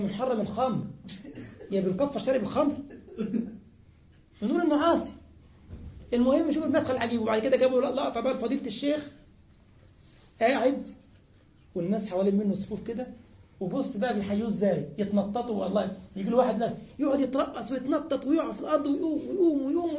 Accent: Egypt; طرق كتير بقى مسمين عندنا في مصر الطرق والكباري في وزارة اسمها وزارة الطرق والكباري ولا ايه، خرموا لنا البلد

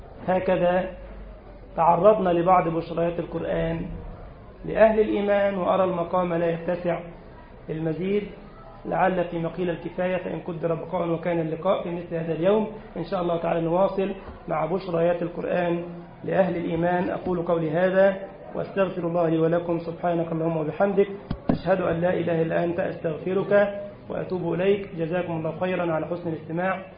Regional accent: Egypt; بلدنا مصر الان نسال الله السلامه

